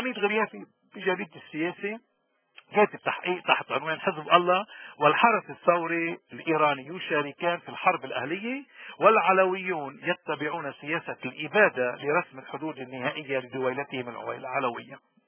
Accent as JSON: {"language": "Arabic", "country": "Lebanon", "said": "هذا الكلام هو دفاع عن حقنا كلبنانيين، كلنا كلبنانيين من كل الطوائف من كل المذاهب"}